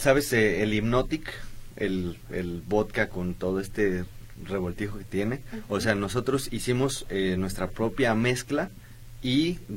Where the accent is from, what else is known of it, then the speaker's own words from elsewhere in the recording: San José de Gracia, Jalisco, Mexico; yo soy de San José de Gracia, no sé si lo han escuchado